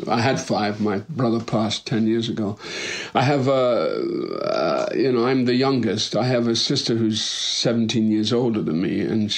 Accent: Dundee, Scotland, United Kingdom; born there; Well, I was born in Dundee, Scotland in 1946.

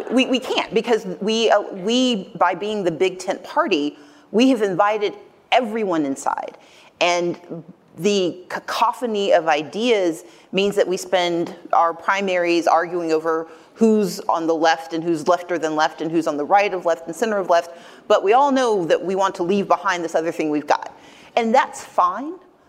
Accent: Deep South, United States; I'm from the Deep South. It was always Democrats.

